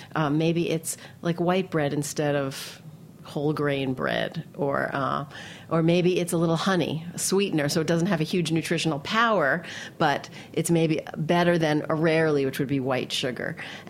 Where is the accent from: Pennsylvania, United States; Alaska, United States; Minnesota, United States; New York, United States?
New York, United States; New York City; I grew up in New York City, so in Queens, where there's just like every cultural, you know, influence of food.